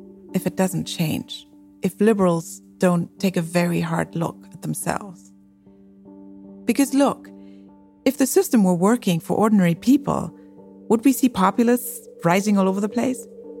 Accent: Germany; I grew up in Western Germany.

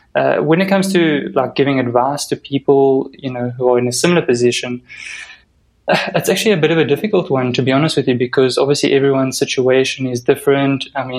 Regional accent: South Africa; My accent isn't an American accent. So I'm from South Africa, and I actually live in South Africa with my wife. And I've been here, I've born and bred here.

